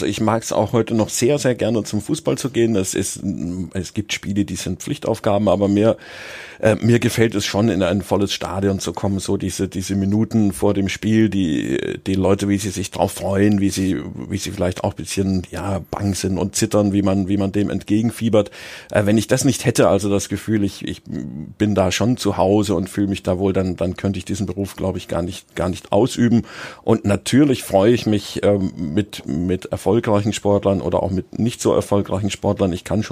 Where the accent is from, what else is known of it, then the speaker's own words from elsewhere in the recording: Munich, Bavaria, Germany; ich bin in München aufgewachsen, habe beim TSV Solln gespielt